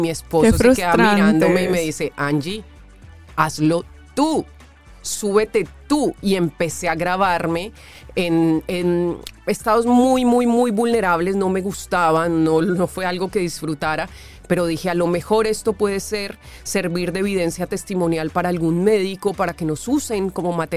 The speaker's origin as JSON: {"language": "Spanish", "country": "Colombia", "said": "Colombia es un sitio que es mundialmente conocido por la cirugía plástica y no podía entender cómo en mi país no se estaba hablando de esto"}